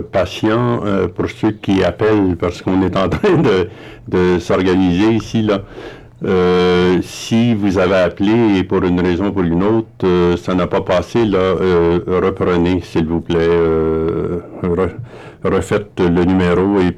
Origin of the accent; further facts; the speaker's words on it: Saint-Jean-Baptiste, Canada; Je sais moi que je suis de Saint-Jean-Baptiste et puis des puits, ça n'existe pas.